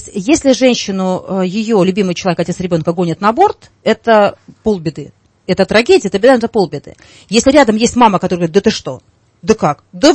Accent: Moscow, Russia; Хотя сама москвичка коренная

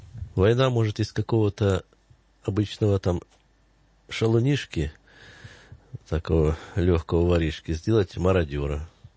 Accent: Luhansk, Luhansk Oblast, Ukraine; у меня как в Луганске достаточно. Я как коренной житель, естественно, за 50 лет уже достаточно знакомых.

